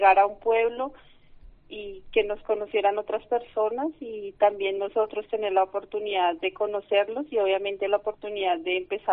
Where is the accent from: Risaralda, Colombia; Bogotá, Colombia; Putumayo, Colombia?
Bogotá, Colombia; now in Spain; yo soy colombiana, vengo de la capital de Colombia, que es Bogotá. Llegué a España hace 2 años, y pues llegué a Cataluña por medio del programa de Micropoblas.